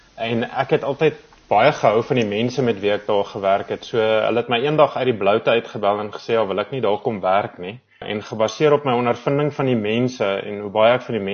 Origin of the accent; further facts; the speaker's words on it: Odendaalsrus, Free State, South Africa; moved away as an adult; now in Johannesburg, South Africa; Ja, ek het groot geword in Oornalsrus en daar skool gegaan tot matriek.